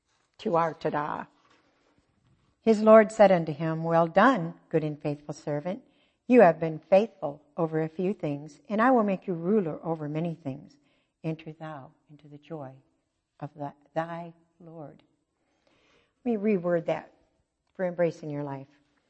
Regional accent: Pontiac, Michigan, United States; I grew up in Pontiac, Michigan.

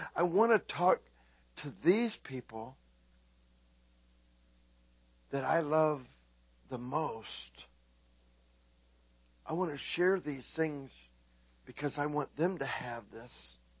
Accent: Florida, United States; I grew up in Florida. We used to go swimming in the beach.

